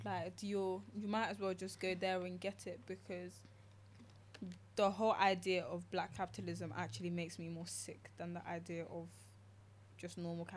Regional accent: Gambia; now in United Kingdom; because I know where my ancestors are from. Like I'm from Gambia.

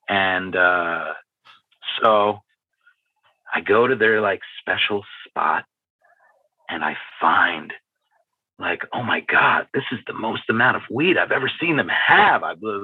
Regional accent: Hastings-on-Hudson, New York, United States; So for me, I grew up in New York. My family moved up to Westchester County in Hastings on Hudson.

